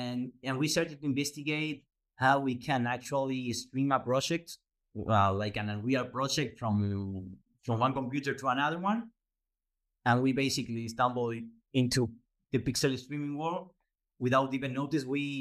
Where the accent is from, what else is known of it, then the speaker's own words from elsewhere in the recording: Buenos Aires, Argentina; Well, I'm from Buenos Aires. I was born here.